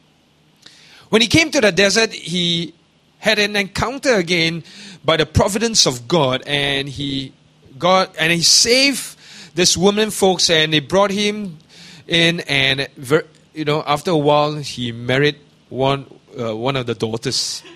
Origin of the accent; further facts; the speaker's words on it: Liverpool, North West England, United Kingdom; I'm a Liverpool fan. I'm a Scouser.